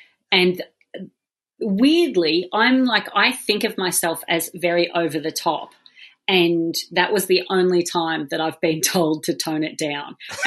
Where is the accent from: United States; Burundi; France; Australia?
Australia; Being Australian, we take culture from both of those and culture.